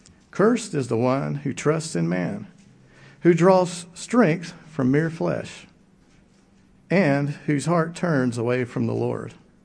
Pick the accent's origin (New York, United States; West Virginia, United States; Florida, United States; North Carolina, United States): West Virginia, United States; Williamson; That's the Great Flood of my hometown, Williamson, West Virginia, in the Tug River Valley. This was an event I went through with my family. I was in my early teens.